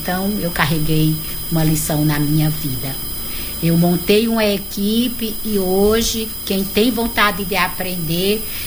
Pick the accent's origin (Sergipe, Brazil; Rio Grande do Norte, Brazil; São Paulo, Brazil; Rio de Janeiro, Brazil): Rio Grande do Norte, Brazil; Currais Novos; moved away as an adult; now in Fortaleza, Brazil; Quando eu saí de Currais Novos para chegar a uma cidade grande. Em Currais Novos eu consegui comprar um carro, montar uma equipe de vendedores.